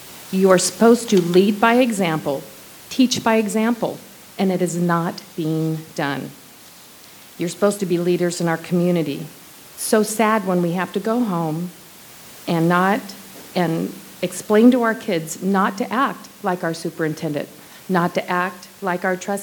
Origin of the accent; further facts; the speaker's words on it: California, United States; I was brought up in Capistrano Unified School District.